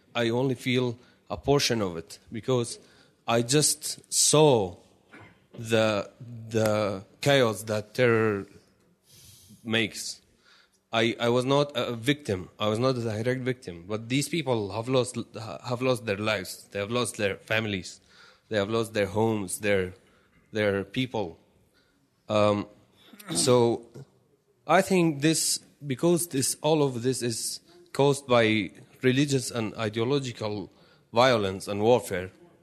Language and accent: English; Kirkuk, Kirkuk Governorate, Iraq; I come from the mountains of Kurdistan, the Iraqi part of Kurdistan. I was born in Kirkuk. It's an oil-rich city of a very diverse population. of Muslims, Christians, Assyrians, Kurds, Arabs, who all live together in one city with peace for now.